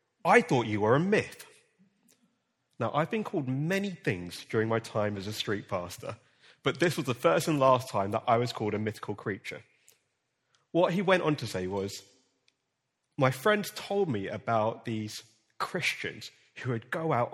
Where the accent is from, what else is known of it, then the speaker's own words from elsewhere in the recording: West Croydon, London, United Kingdom; also born or lived in Purley; I'm a Croydon boy. I was born and bred in West Croydon, grew up 2 minutes away from Sellers Park, went to Ecclesbourne Primary School, and then moved to Purley just before I turned to a teenager, and then went to Coulston High.